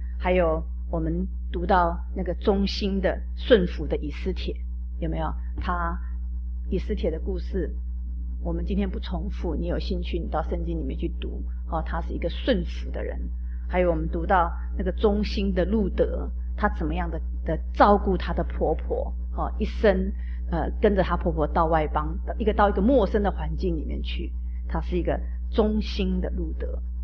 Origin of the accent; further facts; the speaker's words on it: China; now in United States; 我们的教育，我们中国人的教育就是要靠自己，要努力的。可是你觉不觉得这么多年来我们在美国努力奋斗到最后的结果是